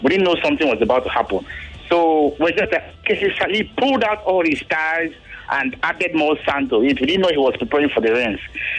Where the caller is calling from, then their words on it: Ologolo, Lagos, Nigeria; I'm calling from Ologolo. It's after Jakonde.